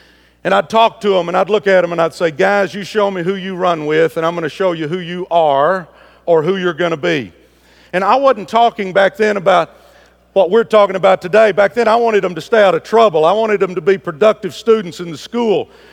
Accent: Dallas, Texas, United States; I grew up in Pleasant Grove in southeast Dallas, and my mom worked in a sewing factory for minimum wage. We were poor, had no dad around.

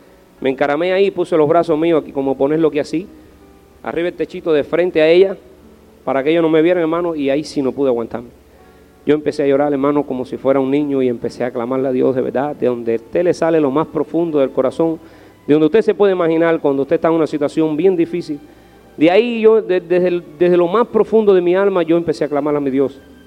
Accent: Cuba; moved away as an adult; para que yo saqué de Cuba, para que salí de Cuba

